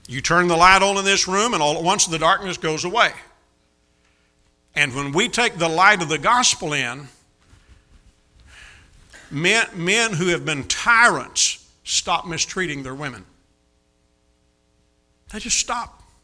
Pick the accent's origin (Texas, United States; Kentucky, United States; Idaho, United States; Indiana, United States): Kentucky, United States; I grew up down here in Kentucky, and we knew how to deal with stuff like that down there.